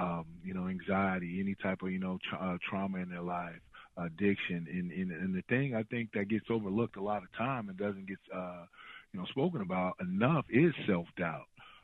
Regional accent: Chicago, Illinois, United States; My mom and dad, they raised us right here in the heart of the city, man. I'm like literally 10 minutes from downtown Chicago.

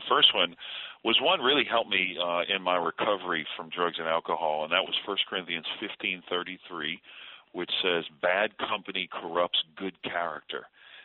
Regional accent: New Orleans, Louisiana, United States; When I grew up in New Orleans, Louisiana, I had really good parents. We went to the Roman Catholic Church, half Italian, so we were very religious.

